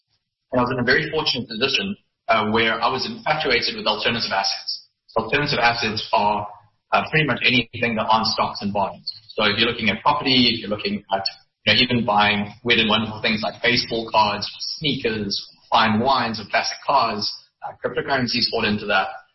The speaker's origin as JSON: {"language": "English", "country": "South Africa", "said": "And as a South African as well, you know, you obviously face exchange control issues"}